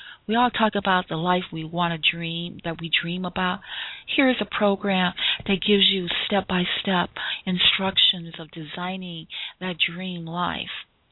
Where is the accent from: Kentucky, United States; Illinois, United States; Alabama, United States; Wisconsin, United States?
Illinois, United States; Chicago; I think I'm going to go back to my hometown of Chicago and give a book signing